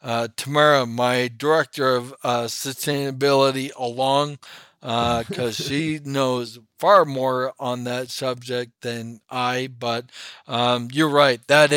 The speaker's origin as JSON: {"language": "English", "town": "Toronto", "region": "Ontario", "country": "Canada", "tie": "born or raised there", "said": "And I grew up in Toronto, but every weekend we had a cottage 160 miles north on Georgian Bay."}